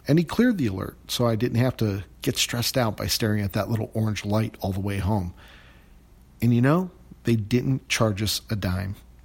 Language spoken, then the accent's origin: English; Cleveland, Ohio, United States; Now, I grew up in Cleveland with a lot of Italian friends. I'm part Italian